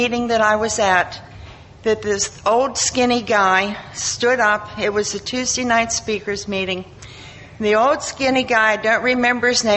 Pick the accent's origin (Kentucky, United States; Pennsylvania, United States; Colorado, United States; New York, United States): Pennsylvania, United States; Murraysville; I am from Western Pennsylvania. It's Area 60, and my hometown is Murraysville. It's right outside. It's about 20 miles southwest of Pittsburgh.